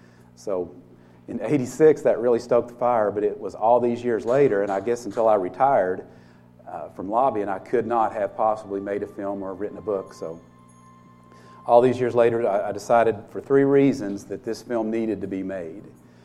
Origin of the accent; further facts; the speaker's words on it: Kentucky, United States; I grew up in Breathitt County. Our backyard, we had a cabin.